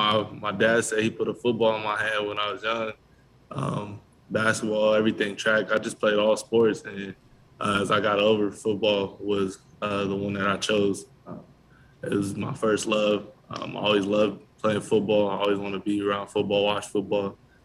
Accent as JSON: {"language": "English", "region": "California", "country": "United States", "said": "So I'm from Southern California, so going out there and be able just to show them"}